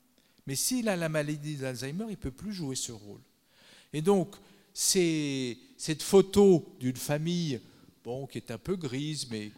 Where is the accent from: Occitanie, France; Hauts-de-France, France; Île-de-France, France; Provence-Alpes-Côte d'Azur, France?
Île-de-France, France; Paris; je suis parisien